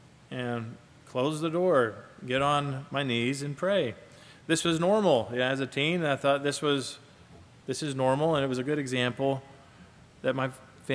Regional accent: Kentucky, United States; growing up in the Bible Belt in Kentucky, quite a few friends would attend that prayer group

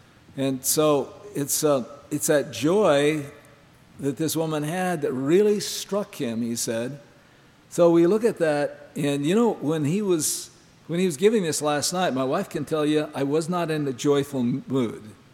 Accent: Montana, United States; And I said, I'm from Montana. I said, this is not a snowstorm.

